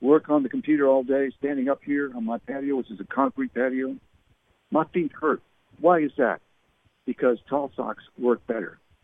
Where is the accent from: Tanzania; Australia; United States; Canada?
Canada; born there; I was born in Canada. I was a Canadian citizen until 1988.